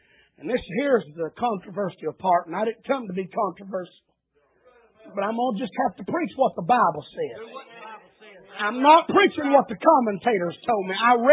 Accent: Alabama, United States; And I ain't smart. I'm from Alabama, y'all.

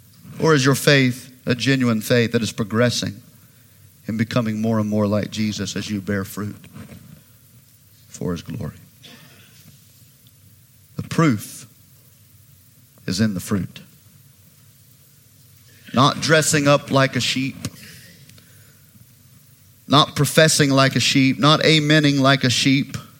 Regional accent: the South, United States; Of course we're Christians. We're from the South. Of course we're Christians.

